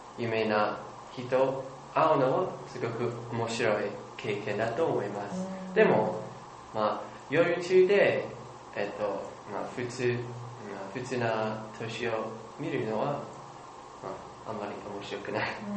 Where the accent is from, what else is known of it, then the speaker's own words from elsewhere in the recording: Oklahoma, United States; Japanese is a second language; 私の出身はアメリカのオクラホマ州です。